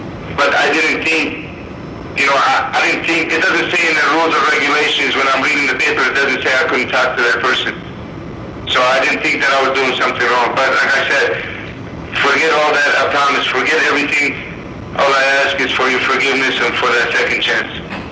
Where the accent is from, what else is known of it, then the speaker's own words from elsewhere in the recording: Baghdad, Baghdad Governorate, Iraq; I'm from Baghdad, Iraq, born and raised